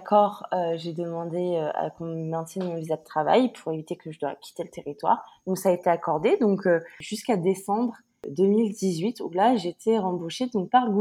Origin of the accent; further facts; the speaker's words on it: France; je vais prendre plus précisément la France parce que je suis française.